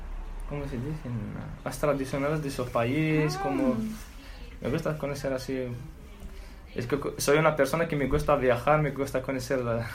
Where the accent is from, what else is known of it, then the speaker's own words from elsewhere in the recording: Algeria; Spanish is a second language; moved away as an adult; En mi país estudié hasta el nivel bachillerato.